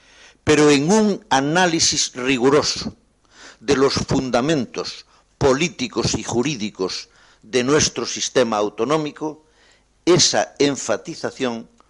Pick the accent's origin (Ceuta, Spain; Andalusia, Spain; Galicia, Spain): Galicia, Spain; Los gallegos comemos más que los andaluces. Tenemos un acento distinto cuando hablamos el español.